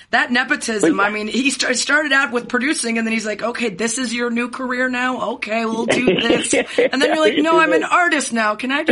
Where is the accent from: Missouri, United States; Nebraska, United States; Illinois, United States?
Illinois, United States; Lake Forest; I grew up in Lake Forest, which is, you know, a little bit north of Northwestern.